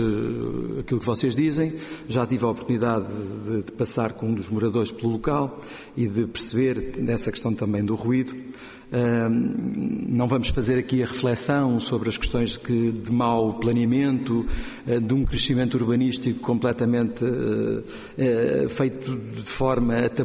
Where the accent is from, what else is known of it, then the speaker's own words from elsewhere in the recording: Barreiro, Setúbal, Portugal; Eu sou do Barreiro e, portanto, percebo bem aquilo que dizem